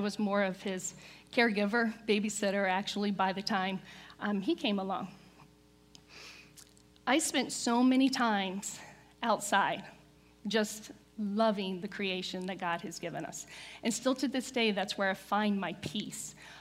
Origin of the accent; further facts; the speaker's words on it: Lynchburg, Virginia, United States; I started working at a local grocery store in Lynchburg, and because we're from Southern Virginia.